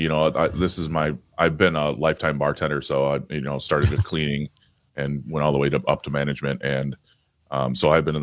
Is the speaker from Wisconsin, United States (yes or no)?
yes; Madison, Wisconsin, United States; I was not, actually. I'm actually from the Madison area.